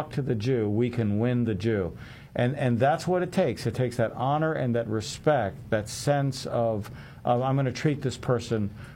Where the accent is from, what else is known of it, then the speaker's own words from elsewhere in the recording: New Jersey, United States; I grew up in New Jersey, right? And in New York City area.